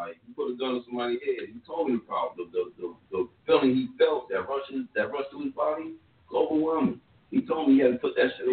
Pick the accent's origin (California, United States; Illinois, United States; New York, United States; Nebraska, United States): California, United States; Compton; I grew up in America. I grew up in the American system. I grew up, you know, with my ancestors and my DNA.